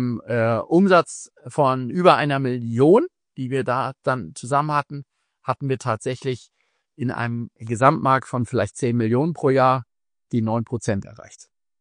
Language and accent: German; Lütjensee, Schleswig-Holstein, Germany; ich bin aufgewachsen in der Zeit. Da war in Schleswig-Holstein, aufgewachsen in Lütjensee, also bei Arnsburg in Schleswig-Holstein, bei den Eltern.